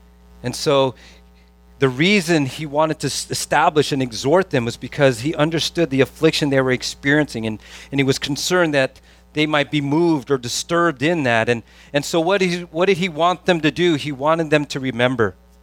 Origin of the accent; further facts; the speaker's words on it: California, United States; It's like, I'm from California.